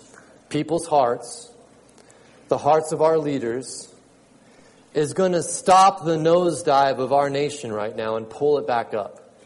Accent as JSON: {"language": "English", "town": "Anza", "region": "California", "country": "United States", "tie": "born or raised there", "said": "Okay, I grew up in Anza. I have neighbors that live next to me for 18 years"}